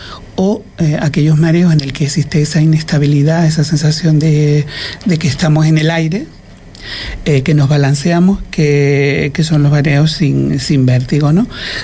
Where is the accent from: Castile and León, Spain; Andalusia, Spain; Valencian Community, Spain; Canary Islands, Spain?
Canary Islands, Spain; Toto; also born or lived in Tenerife; Y bueno, pero Toto es mi pueblo. Y Fuerteventura, mi isla, yo soy majorero, aunque haya estado más tiempo en Tenerife que aquí.